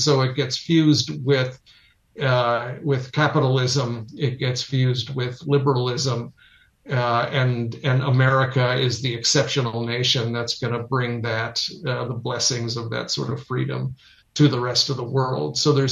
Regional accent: United States; Yeah, I'm glad I'm an American.

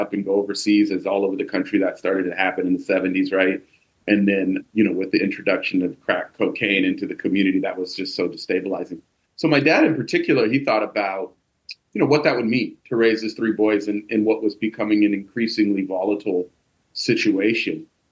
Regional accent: California, United States; also born or lived in Oakland; I grew up in Humboldt County, which is northern California, behind the Redwood Curtain, as we say.

